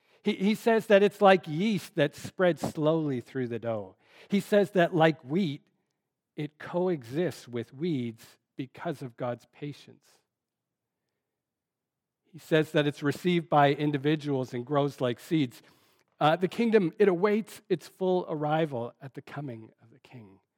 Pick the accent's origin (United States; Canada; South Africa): Canada; I don't know if it's just like me as a Canadian